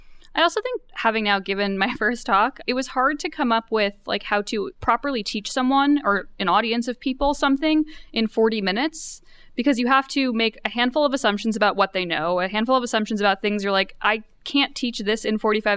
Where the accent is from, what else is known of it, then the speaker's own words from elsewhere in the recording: New York, United States; so the conference is in New York and I'm from New York.